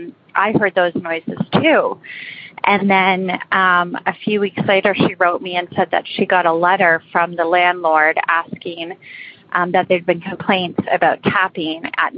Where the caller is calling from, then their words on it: Toronto, Ontario, Canada; I'm calling from Toronto.